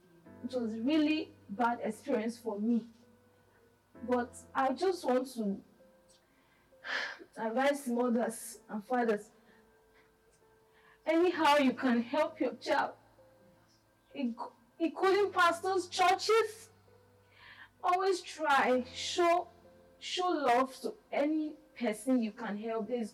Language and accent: English; Nigeria; now in Russia; I was trafficked from Nigeria to Russia. It was not a nice experience at all. My younger ones were six in numbers, so you can imagine the hardship. There was no uncle, there was no auntie to help us.